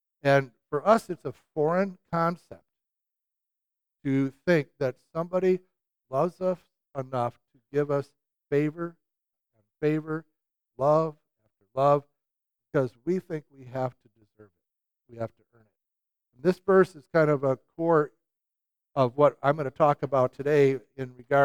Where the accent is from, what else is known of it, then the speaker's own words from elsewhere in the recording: Illinois, United States; now in West Lafayette, United States; I'm from Chicago suburbs originally. I became a Christian at Iowa State.